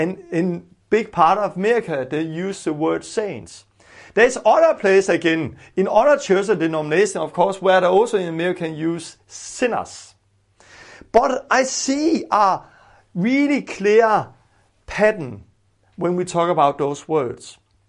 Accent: Denmark; English is a second language; in Denmark, growing up in Denmark

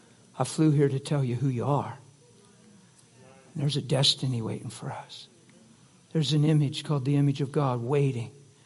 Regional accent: East Coast, United States; I'm from the East Coast, so it's 12:05 to me.

